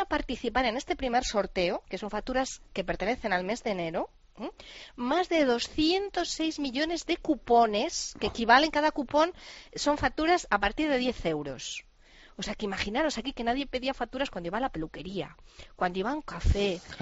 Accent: Spain; Como los españoles no somos muy dados a las lenguas

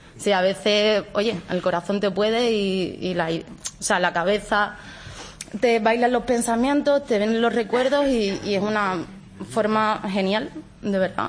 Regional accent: Seville, Andalusia, Spain; Hombre, pues porque soy sevillana

